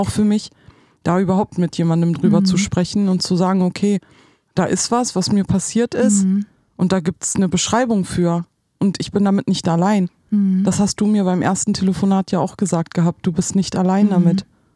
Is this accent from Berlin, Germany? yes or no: no; Wolfsburg, Lower Saxony, Germany; ich komme aus Wolfsburg